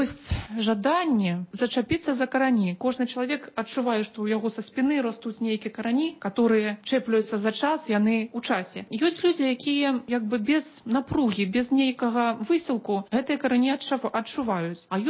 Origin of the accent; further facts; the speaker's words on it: Belarus; Ukrainian is a second language; Ми білоруси. Тут нема про що говорити.